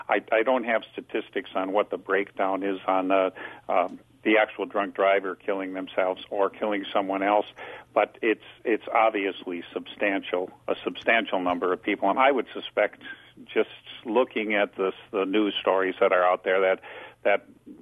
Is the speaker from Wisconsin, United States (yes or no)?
yes; Wisconsin, United States; Well, I guess just because growing up in Wisconsin and just seeing the carnage on the roads